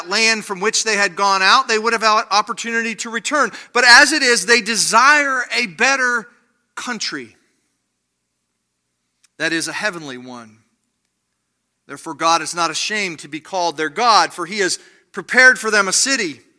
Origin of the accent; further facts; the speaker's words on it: Ohio, United States; I'm from Ohio. We did a lot of sled riding.